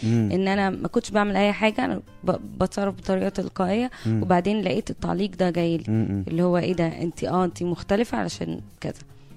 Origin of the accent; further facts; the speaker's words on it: Egypt; الناس مبدئيا بتستغرب ان انا مصريه من تصرفاتي